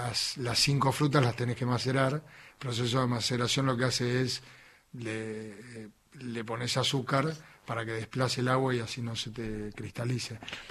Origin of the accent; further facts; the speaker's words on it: Buenos Aires, Argentina; born there; also born or lived in Gualeguaychú; yo en realidad nací en Buenos Aires, pero me viví bastante en Entre Ríos, en Gualeguaychú